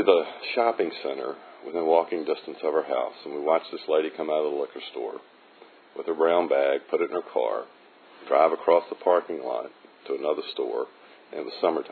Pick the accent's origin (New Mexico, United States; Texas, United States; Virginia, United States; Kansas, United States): Virginia, United States; Richmond; I was born and raised in Richmond.